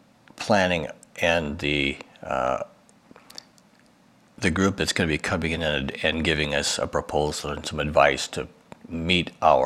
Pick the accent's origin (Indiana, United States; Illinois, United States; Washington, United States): Washington, United States; Spokane; also born or lived in Kirkland; I grew up in Spokane and raised my kids in Kirkland.